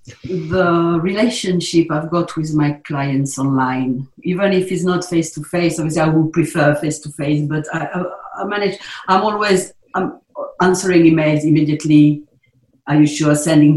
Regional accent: South East England, United Kingdom; But I'm a boy from the South Downs, born and bred

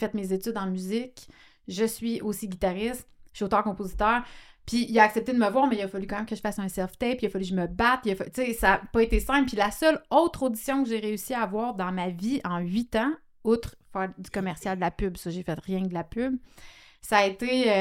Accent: Quebec, Canada; je suis québécoise

